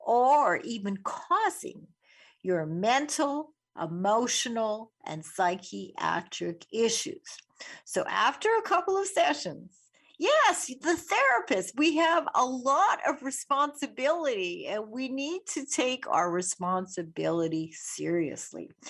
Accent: Winnipeg, Manitoba, Canada; growing up in Winnipeg.

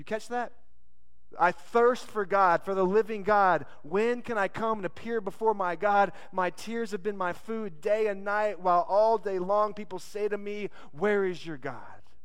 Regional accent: Texas, United States; We're Texan, right? Like, in Texas, I was joking about this

